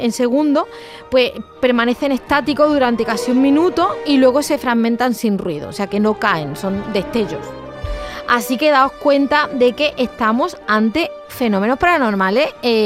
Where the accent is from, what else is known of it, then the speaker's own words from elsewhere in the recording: Andalusia, Spain; yo soy de la Sierra de Huelva